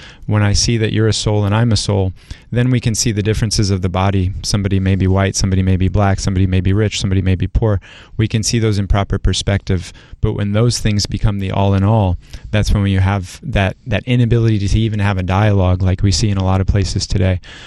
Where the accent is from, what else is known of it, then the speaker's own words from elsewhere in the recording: North Carolina, United States; now in Detroit, United States; I kind of ran away from home. I grew up in North Carolina.